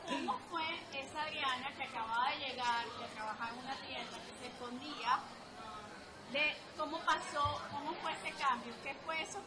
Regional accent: Venezuela; nosotros como venezolanas de Sudamérica

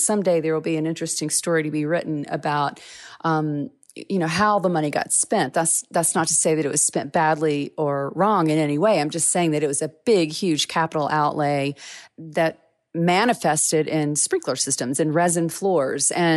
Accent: Mississippi, United States; is in Vicksburg, Mississippi, my home state

